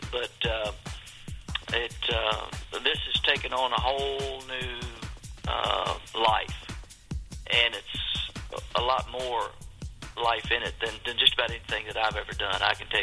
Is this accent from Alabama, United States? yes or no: no; Virginia, United States; talking about my life growing up in Virginia, about my mother and my father, which are gone on now